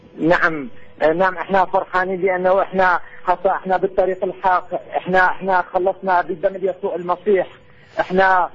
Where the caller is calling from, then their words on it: Iraq; Arabic is a second language; أنا من العراق أتكلم. أنا كردي خلفية مسلم. صار أنا سنة واحدة أنا صار آمن بالمسيح.